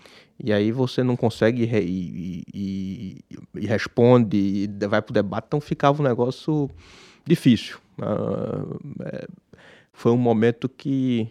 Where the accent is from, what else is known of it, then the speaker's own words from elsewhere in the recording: Recife, Pernambuco, Brazil; accent: Pernambuco; moved away; also born or lived in São Paulo; Na verdade, eu vim de São Paulo para cá. Eu sou pernambucano, mas estou fora de Pernambuco, lá de Recife, desde 2005. Apesar de Pernambuco nunca ter saído de mim, eu saí de Pernambuco em 2005. E eu vim de São Paulo...